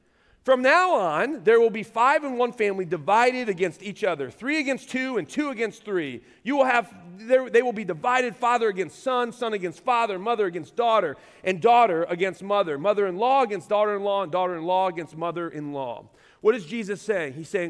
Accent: United States; I can't speak for Mexico because I'm not from Mexico. That's not where God placed me. But I am from America. I live in this community.

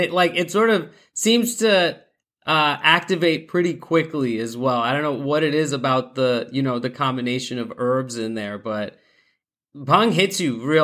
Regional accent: Pakistan; So I'm Pakistani. That's definitely been, within my culture since childhood.

